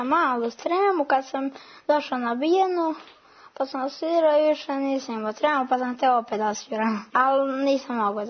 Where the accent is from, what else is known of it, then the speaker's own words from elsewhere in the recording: Arilje, Zlatibor District, Serbia; sviram violinu. Iz Arilja sam